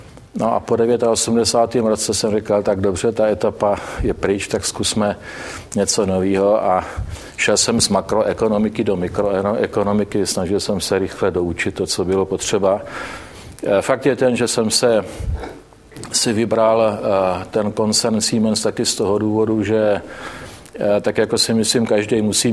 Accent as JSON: {"language": "Czech", "town": "Znojmo", "region": "South Moravian Region", "country": "Czechia", "said": "tak já jsem ze Znojma. V 15 letech jsem udělal přijímací zkoušky na konzervatoř"}